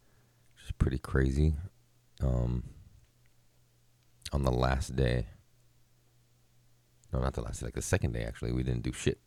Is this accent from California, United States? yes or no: no; Hawaii, United States; I'm like, bro, I'm from Hawaii, dude. I don't wear shoes, bro. I go barefoot.